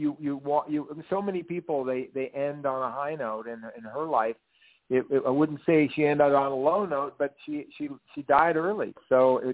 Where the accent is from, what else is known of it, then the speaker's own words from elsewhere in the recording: Portland, Oregon, United States; born there; I was born in Portland, the town she called.